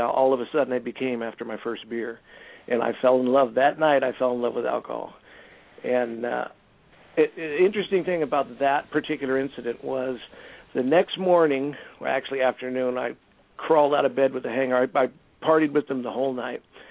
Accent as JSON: {"language": "English", "region": "California", "country": "United States", "tie": "born or raised there", "said": "okay, I grew up in Southern California"}